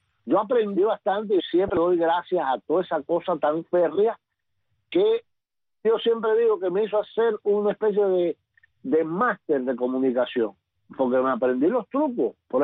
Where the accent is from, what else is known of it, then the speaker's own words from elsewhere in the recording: Cuba; moved away; ya después que me fui de Cuba, aquí me enteré